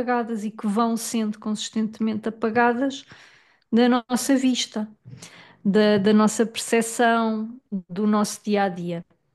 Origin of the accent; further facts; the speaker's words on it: Lisbon, Portugal; o facto de eu ser uma mulher artista, de Lisboa, que nasceu em Portugal, que veio de uma classe média